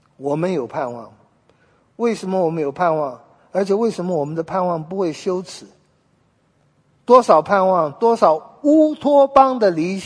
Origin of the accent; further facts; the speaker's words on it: China; 我觉得印度人和我们中国人都很能忍耐，也就是承受邪恶肮脏的能力非常高